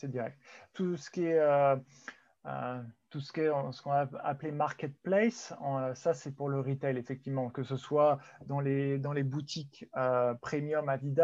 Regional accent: Meaux, Île-de-France, France; moved away as an adult; also born or lived in Paris; now in United States; Région parisienne, je suis né à Meaux, dans le 77, en Seine-et-Marne. J'ai passé une grosse partie de mon enfance là-bas. Et puis Paris, presque une quinzaine d'années, jusqu'à 2008

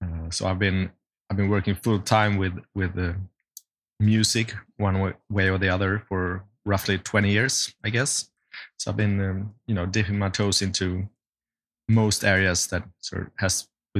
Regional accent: Uppsala, Uppsala County, Sweden; moved away as an adult; now in Stockholm, Sweden; I'm originally from Uppsala, which is university town just an hour from Stockholm, capital of Sweden. So I moved to Stockholm when I was 19, roughly.

